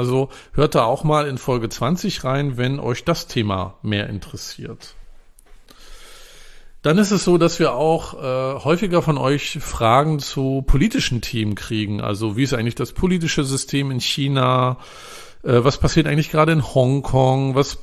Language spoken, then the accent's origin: German; Northern Germany, Germany; Ich komme ja aus Norddeutschland, da labert man nicht so viel rum